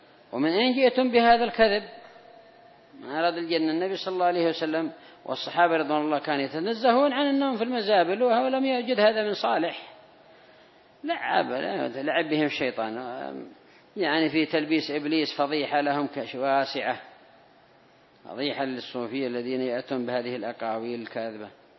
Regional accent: Yemen; أما عندنا في اليمن ما هو معدن

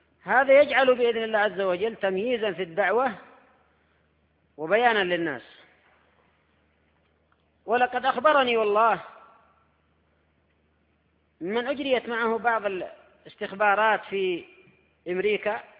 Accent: Yemen; ولا سيما عندنا في اليمن ثورة فاشلة

